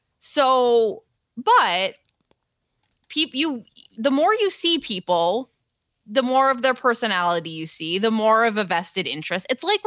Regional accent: Ireland; Listen, I'm biased. I'm Irish.

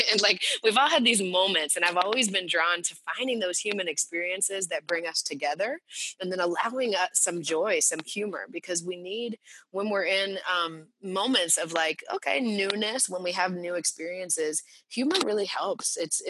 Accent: Texas, United States; what I found growing up in Texas, what I found working in education with some of the most brilliant educators and scholars

